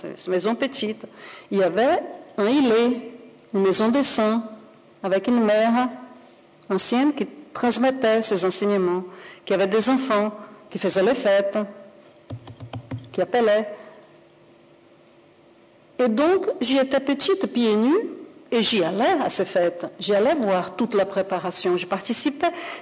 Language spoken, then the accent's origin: French; Brazil; moved away as an adult; je suis née au Brésil, j'ai vécu pendant 22 ans au Brésil, donc j'ai connu du dedans un peu les choses.